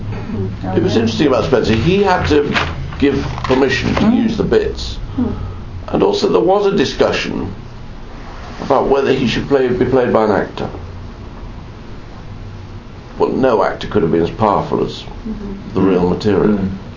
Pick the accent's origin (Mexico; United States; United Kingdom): United Kingdom; We're British.